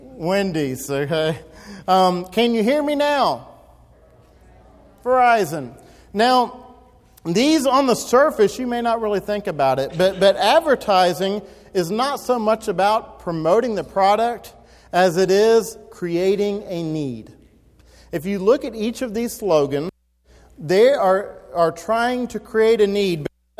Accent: Mount Dora, Florida, United States; I grew up in Mount Dora, which isn't the country, but nonetheless, I was not growing up on a farm or anything like that.

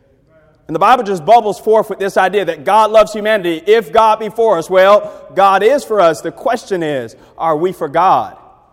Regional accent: Hollywood, Florida, United States; I'm originally from Broward County. I grew up in Hollywood, Florida, but never been to the church in this area

